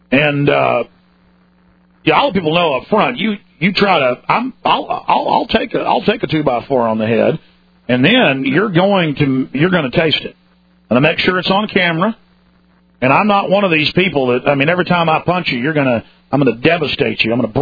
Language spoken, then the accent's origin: English; Dallas, Texas, United States; I used to get a lot of fights growing up in Dallas. It's pretty rough.